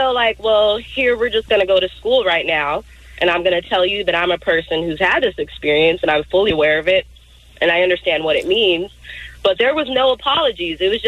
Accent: Inglewood, California, United States; And, you know, I'm from Inglewood, and my parents and I, we've gone through that, you know, moving out of the house and all that stuff.

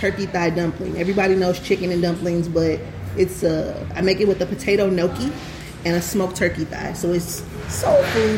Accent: St. Louis, Missouri, United States; I am from St. Louis. My family originates from the South. My mom and grandma come from a small town called Humboldt, Tennessee.

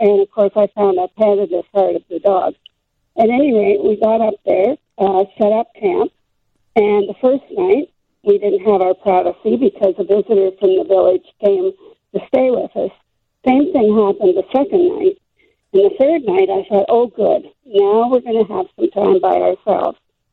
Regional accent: Canada; even though I grew up in Canada.

